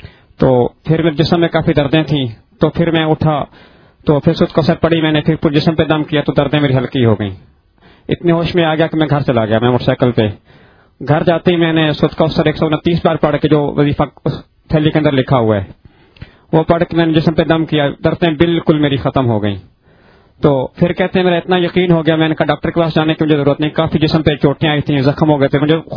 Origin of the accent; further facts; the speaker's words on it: Mandi Bahauddin, Punjab, Pakistan; میرا تعلق منڈی بہاؤدین سے ہے